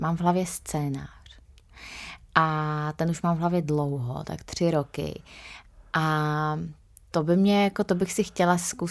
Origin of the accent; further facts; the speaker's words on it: Moravský Krumlov, South Moravian Region, Czechia; Protože já pocházím z maloměsta, z Jižní Moravy.